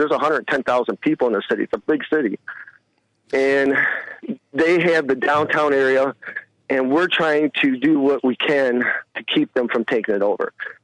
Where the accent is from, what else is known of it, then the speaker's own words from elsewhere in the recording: Detroit, Michigan, United States; now in Clearwater, United States; I'm originally from Detroit